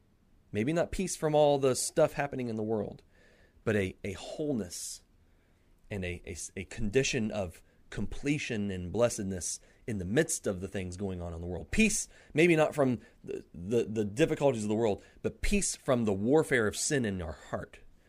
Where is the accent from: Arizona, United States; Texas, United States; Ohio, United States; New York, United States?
Ohio, United States; now in North Carolina, United States; when I'm talking about my home state, and by the way, North Carolina is becoming, it's like Ohio, North Carolina.